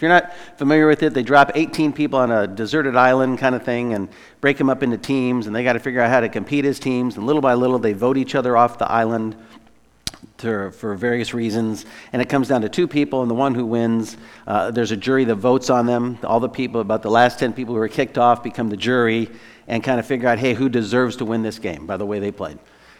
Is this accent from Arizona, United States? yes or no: yes; Arizona, United States; I grew up in Arizona.